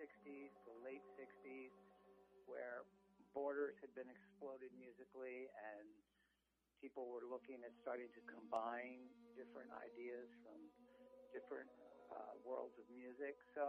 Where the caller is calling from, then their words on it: Columbia, Maryland, United States; I'm beaming in from Columbia, Maryland, halfway between Baltimore and Washington, D.C.